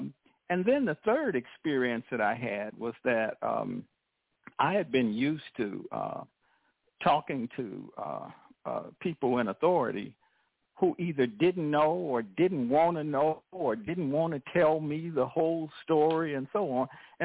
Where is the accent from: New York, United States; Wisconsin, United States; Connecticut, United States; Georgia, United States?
Wisconsin, United States; Milwaukee; moved away as an adult; now in Baton Rouge, United States; My people are from Mississippi, Laurel, but I was raised in Milwaukee, Wisconsin, and that's pretty much where I grew up.